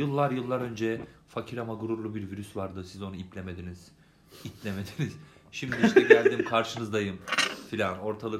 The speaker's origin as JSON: {"language": "Turkish", "town": "Kızılcahamam", "region": "Ankara", "country": "Turkey", "said": "Abi Kızılcahamam. Ankara Kızılcahamam."}